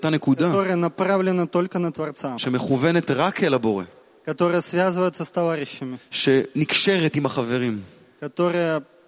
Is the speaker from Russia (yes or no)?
yes; Moscow, Russia; я из Москвы.